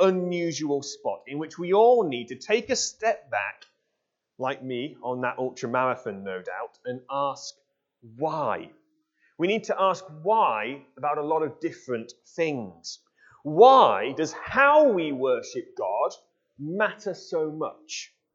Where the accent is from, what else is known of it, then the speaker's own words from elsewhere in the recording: Yorkshire and the Humber, United Kingdom; I'm from Yorkshire and Yorkshire is the best.